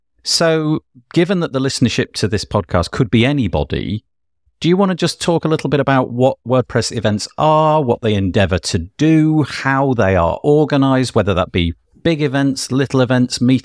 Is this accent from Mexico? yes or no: no; United Kingdom; Just judging by my accent, you can probably tell that I'm from the UK